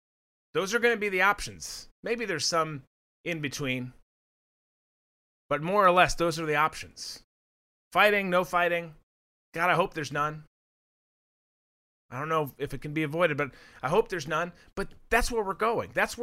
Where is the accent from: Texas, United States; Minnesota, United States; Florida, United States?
Minnesota, United States; But a huge portion of Minnesota, again, my home state, is trying to bail out